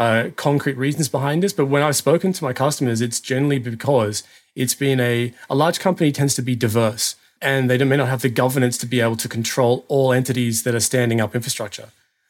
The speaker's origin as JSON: {"language": "English", "country": "Australia", "lives_now": "Germany", "said": "So I'm an Australian who lives in Germany"}